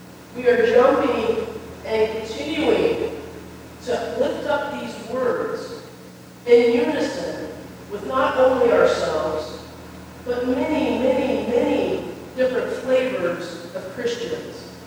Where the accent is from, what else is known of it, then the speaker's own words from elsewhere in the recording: Kansas, United States; My folks, I grew up in Kansas. As long as I can remember, I have said this prayer.